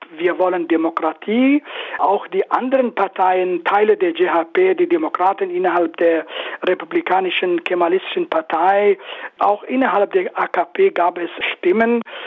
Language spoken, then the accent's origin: German; Afrin, Aleppo Governorate, Syria; in Nordsyrien, wo ich geboren bin, zum Beispiel in meiner Heimat Afrin.